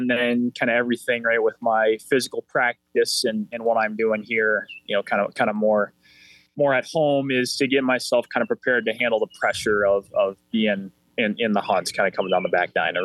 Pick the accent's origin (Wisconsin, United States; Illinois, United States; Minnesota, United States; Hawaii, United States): Minnesota, United States; to be able to represent my home state, wear the maroon and gold, and stay home and kind of give Minnesota everything I have to offer.